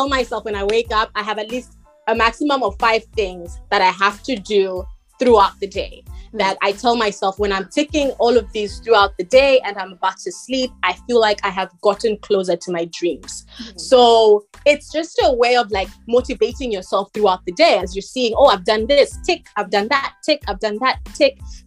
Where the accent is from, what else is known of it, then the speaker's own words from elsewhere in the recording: Malawi; now in United Kingdom; I'm from Malawi. I'm currently in the UK.